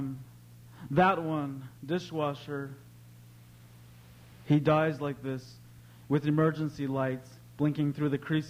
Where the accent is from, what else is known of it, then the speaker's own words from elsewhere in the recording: United States; I'm of the Navajo people, the Bitterwater people. I was born and raised on the Navajo Rez, Irvation.